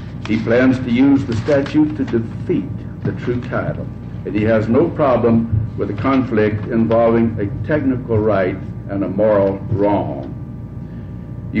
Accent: Lyons, Oregon, United States; from Lyons, Oregon, representing the Oregon State Drains.

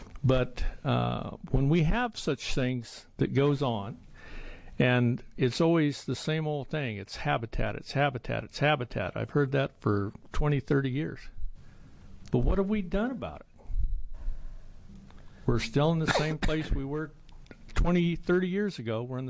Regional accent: Oregon, United States; I've been very critical of this department because I grew up in Oregon. I've been hunting since I was just a young fellow.

